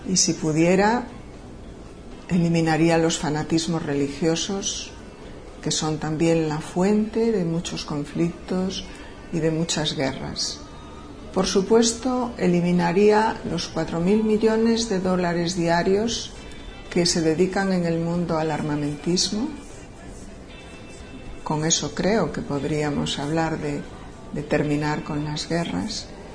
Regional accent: Galicia, Spain; now in Pozuelo, Spain; soy gallega, vivo en Pozuelo, en los alrededores de Madrid

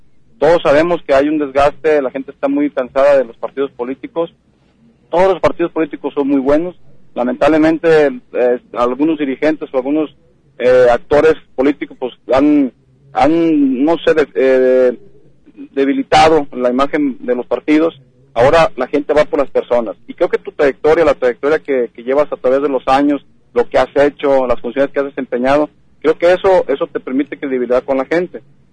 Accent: El Grullo, Jalisco, Mexico; Soy del Grullo, aquí nací, la gente me conoce

